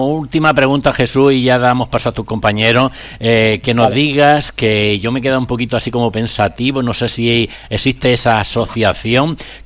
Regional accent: Andalusia, Spain; Amigos oyentes, yo como andaluz me he levantado del sillón

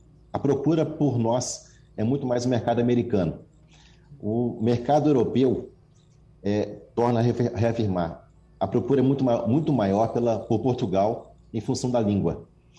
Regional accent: Brazil; o que é triste para o brasileiro, eu como brasileiro que sou, eu fico triste ao ver isso

